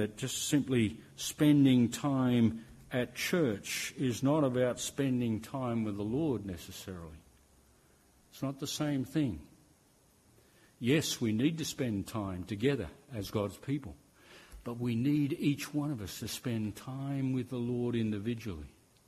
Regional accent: Northern Ireland, United Kingdom; born there; I was born in Northern Ireland, so of course if I say anything along this line, I'm in trouble

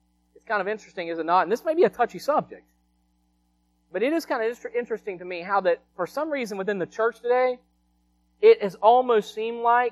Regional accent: United States; I thank God that I was born and raised in America.

